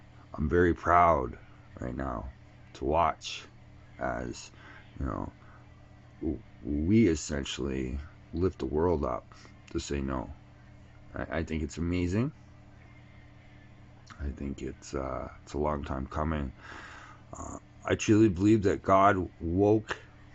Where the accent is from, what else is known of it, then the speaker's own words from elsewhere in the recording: Canada; As a Canadian, no one will silence my voice.